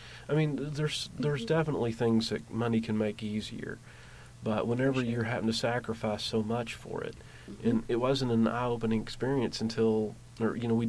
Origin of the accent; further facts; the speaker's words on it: Clintwood, Virginia, United States; I'm originally from Clintwood, Virginia. That's about 3.5 hours here, but just across the border from Kentucky into Virginia.